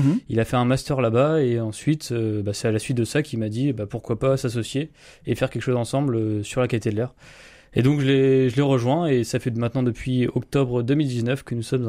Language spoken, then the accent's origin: French; Rancourt, Hauts-de-France, France; j'ai 26 ans, je suis originaire de Rancourt qui est situé dans la Somme